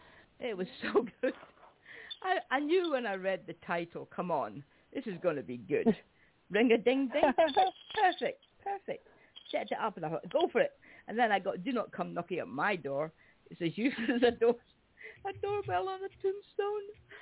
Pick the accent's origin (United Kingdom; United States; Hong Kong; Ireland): United Kingdom; Scotland; accent: Scottish-Spanish; Somebody's laughing at my accent, I see. Scottish-Spanish accent doesn't sound so good.